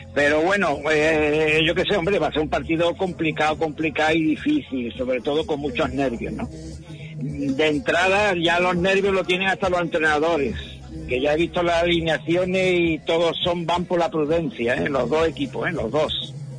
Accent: Cádiz, Andalusia, Spain; yo soy de Cádiz, yo he jugado en ese campo cuando era joven, cuando era campo de tierra.

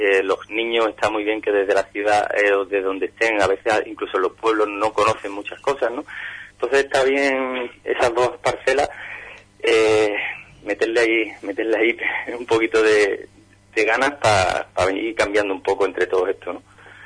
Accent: Huelva, Andalusia, Spain; Y yo nací en Huelva, pero sinceramente cuando nací ya sabía que era de Berrocal. Como yo desde siempre me preguntaban en Huelva y yo decía, yo soy de Berroca. Aunque nací aquí, me crié en la ciudad, pero mis raíces estaban allí.

